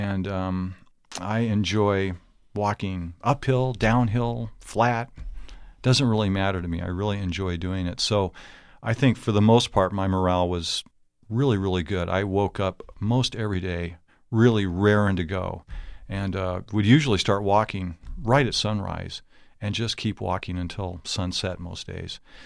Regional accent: Tucson, Arizona, United States; Well, I was born and raised in Tucson.

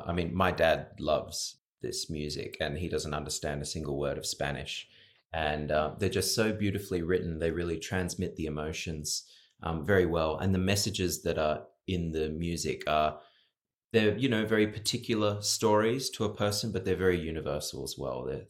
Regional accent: Australia; I think that partly comes from being Australian and being open-minded and just loving music of the world.

